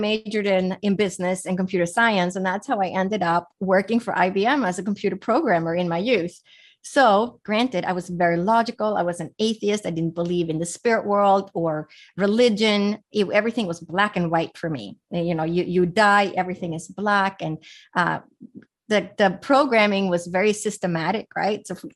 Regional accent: Sweden; English is a second language; So I was raised in Europe, in Northern Europe, in Sweden, and my father was a physician, a general practitioner, so worked in family medicine

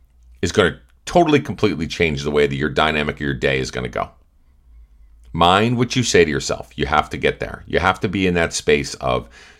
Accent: Massachusetts, United States; I'm from Massachusetts. We have a lot of assholes that are where I'm from

